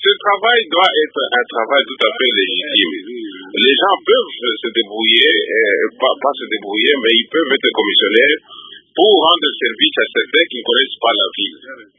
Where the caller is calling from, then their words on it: Kinshasa, DR Congo; c'est un problème d'exagération toujours ici chez nous au Congo.